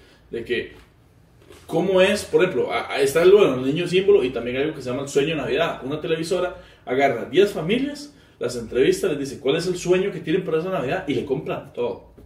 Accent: Costa Rica; Yo como comediante tico

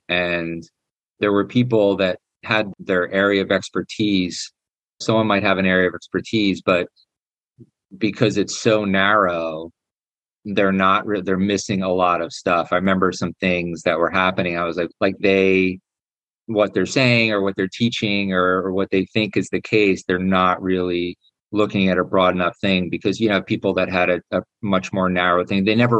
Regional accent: New Jersey, United States; I keep saying you guys. I'm from New Jersey, and that's like

